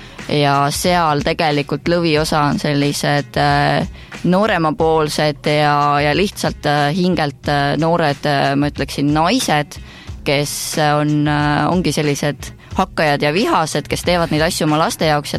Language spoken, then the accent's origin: Estonian; Saku, Harju County, Estonia; born or raised there; moved away as an adult; now in Raplamaa, Estonia